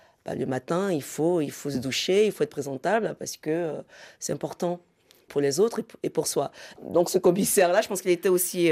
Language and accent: French; Côte d’Ivoire; en tout cas en Afrique, et puis aussi, enfin, plus particulièrement aussi chez moi, en Côte d'Ivoire.